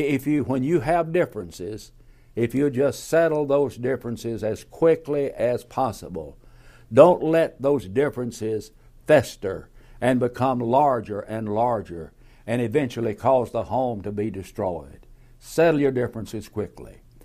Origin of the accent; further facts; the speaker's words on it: Tennessee, United States; I grew up in Middle Tennessee, and I know about skid chains